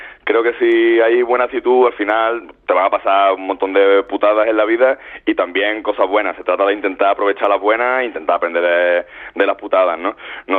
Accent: Málaga, Andalusia, Spain; si tengo dos músicas de raíz clara es un poco el flamenco, porque soy de Málaga.

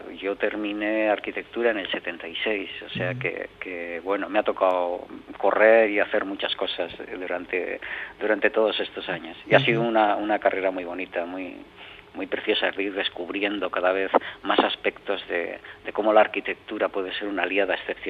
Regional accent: Bilbao, Basque Country, Spain; moved away as an adult; now in Valencia, Spain; Yo soy de Bilbao y entonces cuando vine a Valencia, hace ya un montón de años

